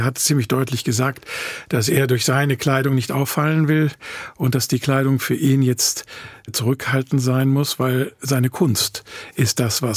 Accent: Düsseldorf, North Rhine-Westphalia, Germany; Ich bin in Düsseldorf-Jong.

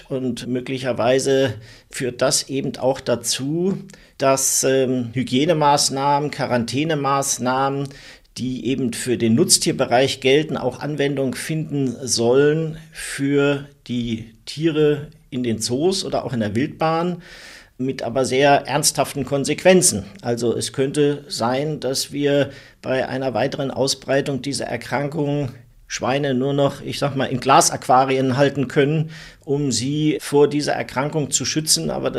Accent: Lower Saxony, Germany; born there; bin ich ja Nordlicht in Niedersachsen geboren, wenn auch sehr kosmopolit aufgewachsen.

